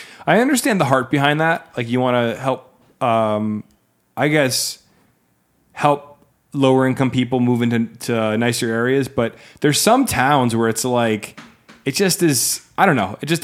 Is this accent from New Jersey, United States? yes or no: yes; New Jersey, United States; I grew up in Union County in a nice little town, and it just seems in Union County and most of North Jersey, I don't know what South Jersey is like